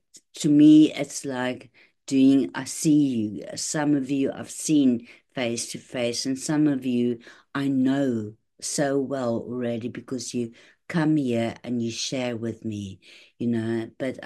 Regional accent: Cape Town, Western Cape, South Africa; moved away as an adult; now in United Kingdom; I'm from Cape Town. I've lived in the UK for many, many years

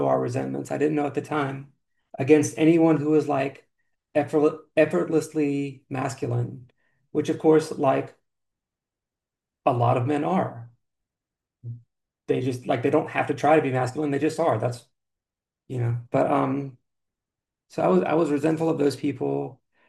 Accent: the South, United States; I am originally from the South, the Southern US rather. A very different culture than where I live today.

